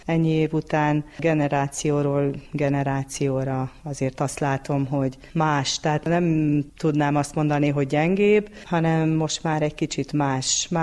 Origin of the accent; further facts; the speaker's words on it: Estelnic, Covasna, Romania; Eszteneken voltam, itt is születtem Eszteneken, úgyhogy... Én nem mentem máshova.